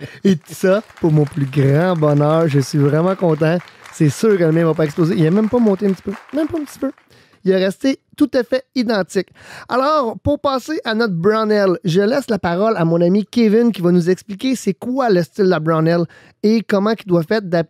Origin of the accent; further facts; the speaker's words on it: Quebec, Canada; accent: Quebec; J'ai un accent québécois.